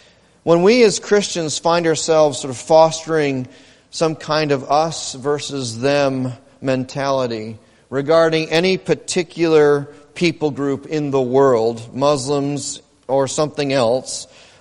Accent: Dearborn, Michigan, United States; I grew up in Dearborn. I've lived there off and on.

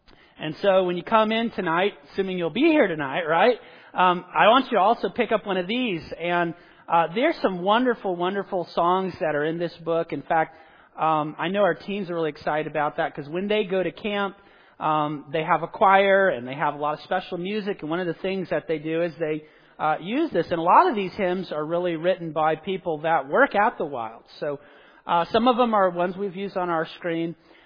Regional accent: Southern United States, United States; You know, I grew up in the South.

